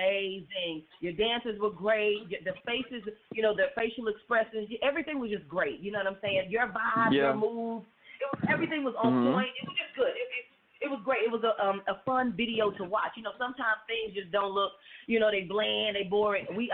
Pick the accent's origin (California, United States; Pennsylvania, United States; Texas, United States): Texas, United States; Fort Worth; I'm from Fort Worth, Texas